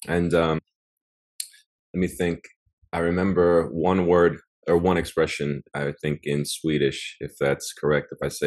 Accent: United States; now in Monterrey, Mexico; I live in Monterrey at the moment, yep. But I'm from the United States, but I've been living here for a few years, so.

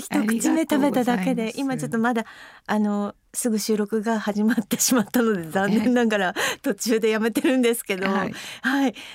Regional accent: Machida, Tokyo, Japan; で、私町田出身なんですけれども

